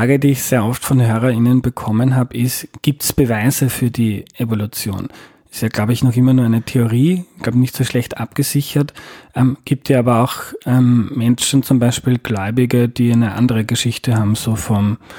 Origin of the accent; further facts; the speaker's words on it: Austria; Ja, aber als Österreicher haben wir ja